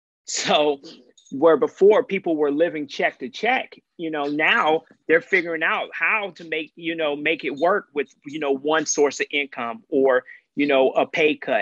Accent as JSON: {"language": "English", "region": "Georgia", "country": "United States", "tie": "born or raised there", "said": "what I paid in my townhome, I could have bought a mansion in my hometown in Georgia."}